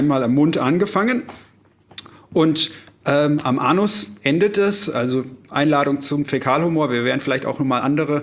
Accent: Munich, Bavaria, Germany; als Münchner, beziehungsweise als Nicht-Norddeutscher

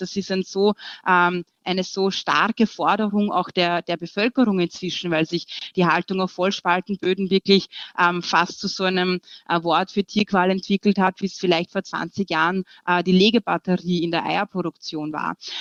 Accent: Austria

